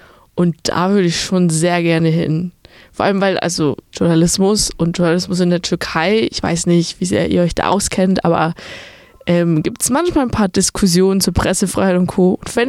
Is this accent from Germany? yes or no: yes; Bavaria, Germany; Ich komme aus Bayern ursprünglich, aus einem ganz kleinen Kaff, so ein Dörfchen.